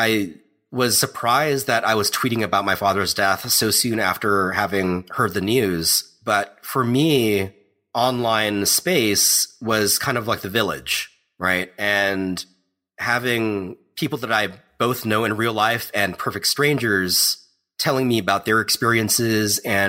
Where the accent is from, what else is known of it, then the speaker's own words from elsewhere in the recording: Hawaii, United States; also born or lived in California; For me, I grew up in Hawaii and California, very disconnected in a lot of ways from my Japanese heritage.